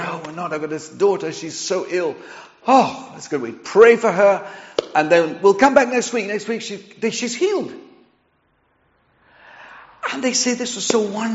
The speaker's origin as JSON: {"language": "English", "country": "Chile", "also_born_or_lived": "England", "said": "I'm actually an Anglo-Chilean. You think I sound English, but actually I'm a Chilean. I was born in Chile."}